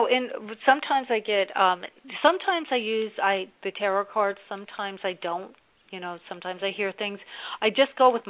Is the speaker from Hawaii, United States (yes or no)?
no; New Jersey, United States; now in North Carolina, United States; when I moved down to North Carolina from New Jersey, I was kicking and screaming, okay? And, you know, I really was. I was kicking. I spent my life in New Jersey.